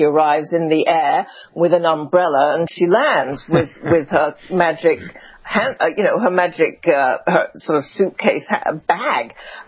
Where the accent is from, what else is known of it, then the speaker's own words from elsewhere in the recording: Liverpool, North West England, United Kingdom; every time I'm in an Uber and the question becomes, where are you from? And I say, Liverpool.